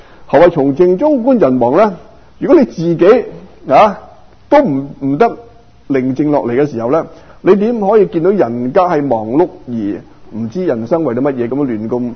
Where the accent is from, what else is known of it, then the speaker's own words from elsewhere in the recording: Guangdong, China; 我哋廣東人講盡人事啦